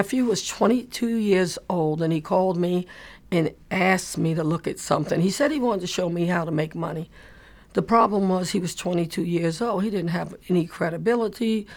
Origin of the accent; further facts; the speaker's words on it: Dayton, Ohio, United States; I'm from Dayton, Ohio.